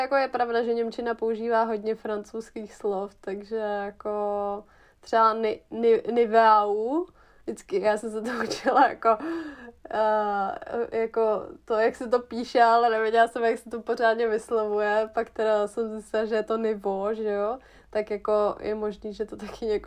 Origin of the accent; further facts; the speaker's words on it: Hesse, Germany; accent: Hessian; Czech is a second language; což jsem si převzala ze svého hesenského přízvuku, takže se předem omlouvám za moje š, když je tam ch